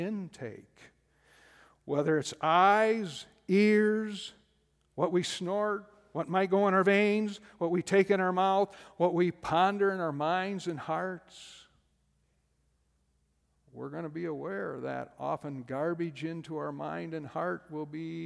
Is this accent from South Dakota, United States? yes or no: yes; South Dakota, United States; I'm from South Dakota and live 45 minutes to the northwest was a hydroelectric dam, and 45 minutes to the east was a hydroelectric dam.